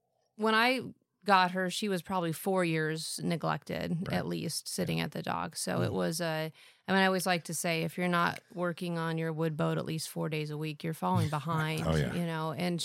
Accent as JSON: {"language": "English", "town": "Red Feather Lakes", "region": "Colorado", "country": "United States", "tie": "born or raised there", "said": "I grew up in Red Feather Lakes, Colorado."}